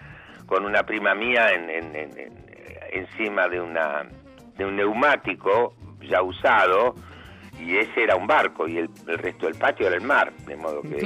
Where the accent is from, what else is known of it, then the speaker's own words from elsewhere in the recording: Dock Sud, Buenos Aires Province, Argentina; Me acuerdo que mi infancia transcurrió en el Dock Sur, en mi barrio de nacimiento. Uh-huh. Que lo viví hasta el día que cumplí 13 años